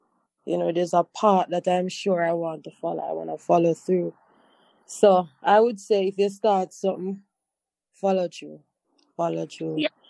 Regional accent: Montego Bay, Saint James, Jamaica; I'm from Montego Bay.

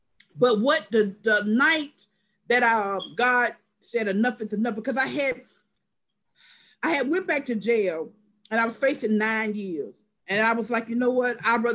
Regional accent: Florida, United States; I'm originally from Florida.

